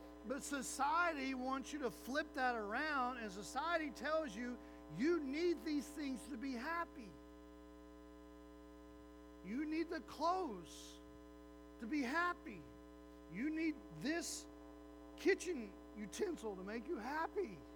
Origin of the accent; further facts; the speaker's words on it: Oklahoma, United States; You know, I'm from Oklahoma. We're not supposed to have those things.